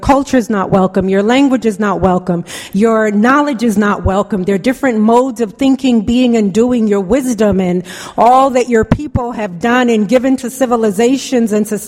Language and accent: English; Jamaica; I'm Jamaican. I'm an immigrant.